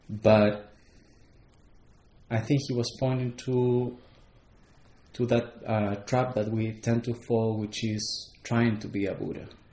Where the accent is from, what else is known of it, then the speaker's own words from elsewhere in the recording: Chile; I was raised Catholic in Chile